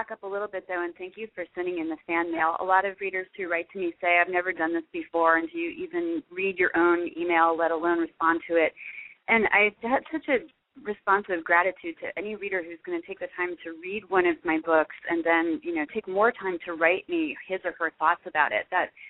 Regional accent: Montclair, New Jersey, United States; I grew up in Montclair, New Jersey, which is like Soprano land.

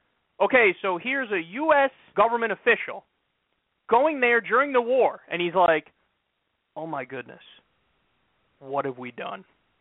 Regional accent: United States; I'm an American. I'm embarrassed by this.

